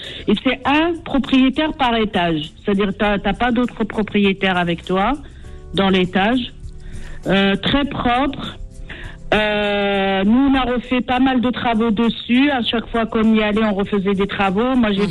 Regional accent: Gouraya, Tipaza Province, Algeria; Moi, je suis voilà de cette région-là, donc c'est Tipaza. Mais de Gouraya, d'Amous

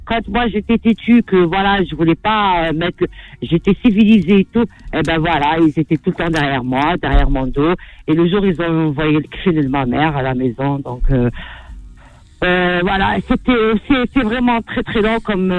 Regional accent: Algeria; now in France; Je suis partie de France, de l'Algérie. J'ai quitté mon pays. Franchement, la France, elle m'a accueillie.

